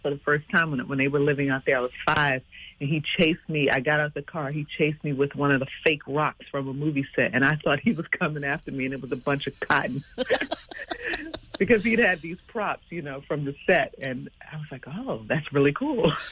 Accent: Washington, District of Columbia, United States; when I was growing up in Washington, D.C., dancing, theater, performing.

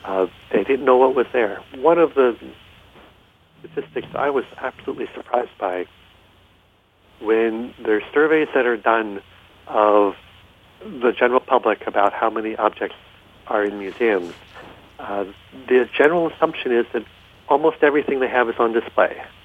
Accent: Philadelphia, Pennsylvania, United States; I do. I grew up in Philadelphia.

